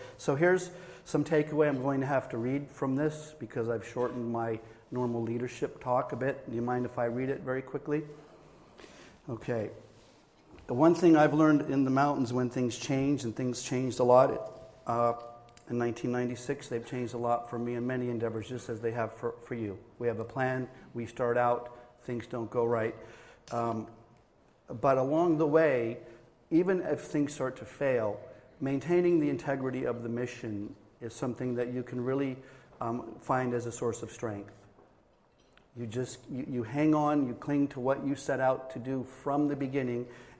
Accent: Colorado, United States; also born or lived in Wyoming; now in Boston, United States; I was born and raised in Wyoming, grew up in Colorado, live in Boston

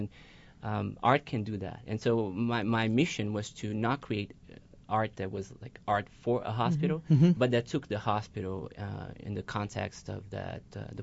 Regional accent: Brazil; Growing up in Brazil, yes.

